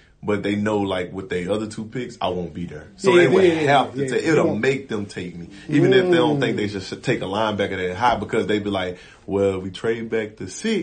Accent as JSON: {"language": "English", "region": "Louisiana", "country": "United States", "said": "Louisiana."}